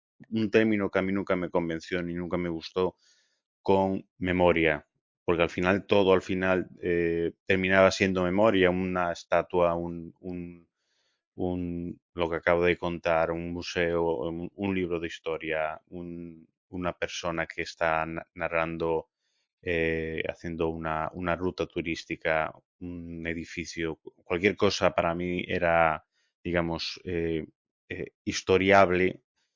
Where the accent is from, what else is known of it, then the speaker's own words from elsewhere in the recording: Ferrol, Galicia, Spain; me centré en la logia masónica de mi pueblo, de Ferrol